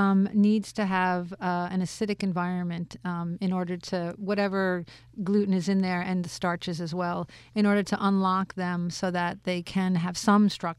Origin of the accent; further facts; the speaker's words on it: Queens, New York, United States; That's the Jewish, the deli rye that I grew up with. I grew up in Queens.